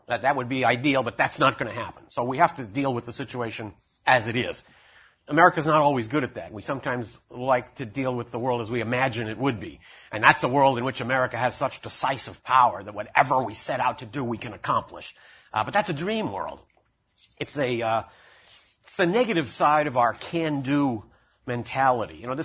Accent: United States; And I can tell you the experience, as some of you may know, of being an American in Iran is really almost unique in the world.

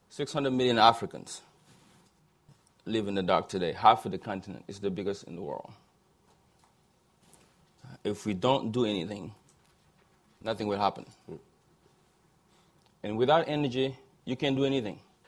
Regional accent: Senegal; I bring you the greetings from the people of Senegal. I just landed this morning from my home country.

